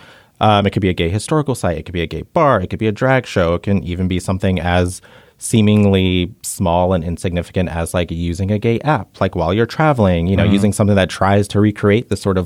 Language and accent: English; United States; me as an American, what do I expect queerness to look like when I'm traveling in these spaces?